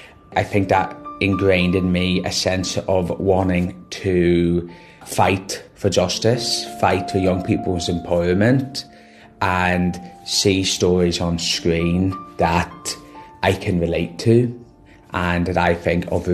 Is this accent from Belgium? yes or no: no; Ireland; Hi everyone … I am an Irish young filmmaker and activist.